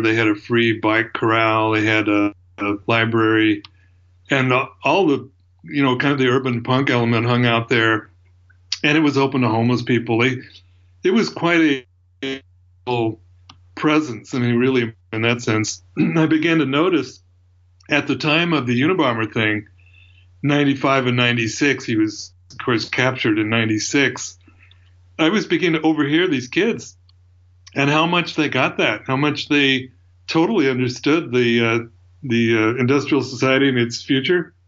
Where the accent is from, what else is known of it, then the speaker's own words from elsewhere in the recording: Salem, Oregon, United States; born there; also born or lived in California; Well, I was born in Salem, Oregon. My time in California was it was 81. I think I moved back to Oregon.